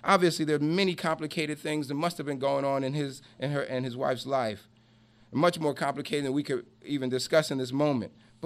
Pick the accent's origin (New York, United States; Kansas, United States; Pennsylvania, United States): New York, United States; This is a hard word for a New Yorker. I'm from New York. We seem to grow up with an attitude.